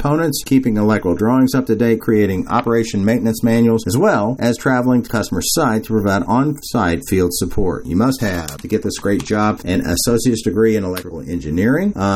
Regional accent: Louisville, Kentucky, United States; I always have two guests a week that come from a different part or interesting aspect of my hometown, Louisville, Kentucky.

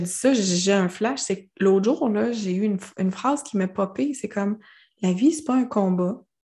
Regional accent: Quebec City, Quebec, Canada; Pour moi, fille de Québec, le monde de Montréal a un accent.

